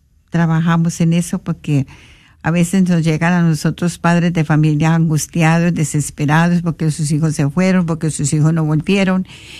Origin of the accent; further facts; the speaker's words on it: Colombia; moved away; Vengo de Colombia y estoy aquí trabajando pues en la misión.